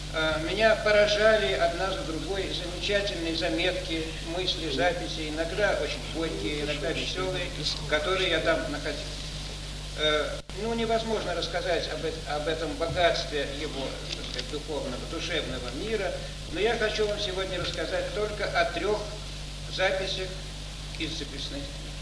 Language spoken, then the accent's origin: Russian; Saint Petersburg, Russia; Мне особенно приятно об этом сейчас рассказать, потому что я ленинградец.